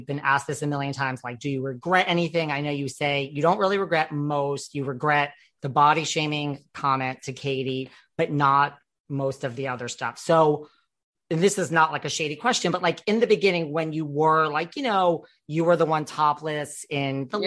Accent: New York City, New York, United States; You both, I mean, I'm from New York City. You both have East Coast energy.

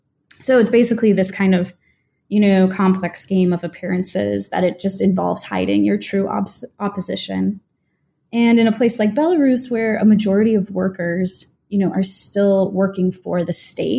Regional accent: United States; born there; a privilege, you know, that I have as an American-born white woman.

